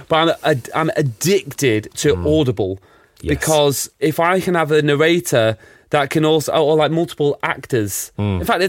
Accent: St Helens, North West England, United Kingdom; St. Helens.

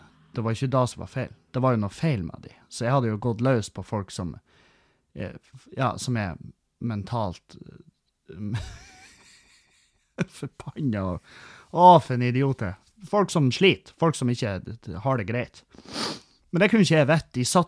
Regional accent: Halsa, Trøndelag, Norway; det var jo mye folk fra Halsa, heimbygda mi, og det er jo over fjorden

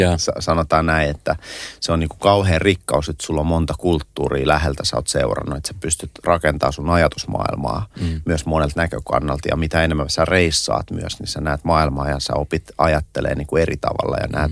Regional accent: Russia; now in Finland; mä oon niinku Venäjältä lähtöisin, aika suomalaistunut ja Suomen intit ja muut käynyt

